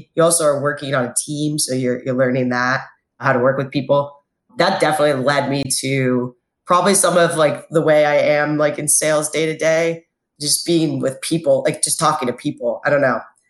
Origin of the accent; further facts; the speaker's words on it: Virginia, United States; So I grew up in Northern Virginia. So been there all my life. Bounced around.